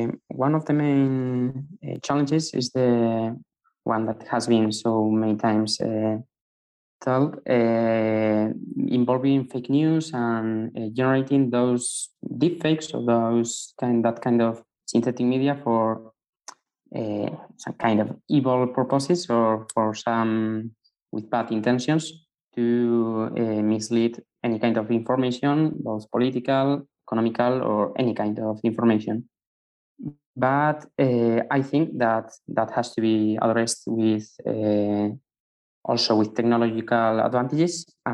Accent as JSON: {"language": "English", "region": "Basque Country", "country": "Spain", "said": "I'm from the Basque Country in Spain."}